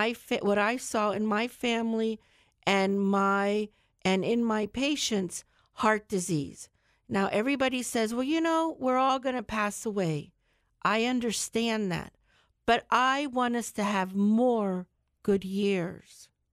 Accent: Florida, United States; because I grew up here in Charlotte County

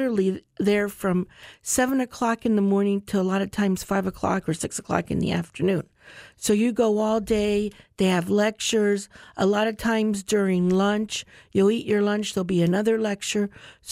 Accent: New York, United States; born there; and I was born in New York, and at that time, she had to stay 7 days in the hospital

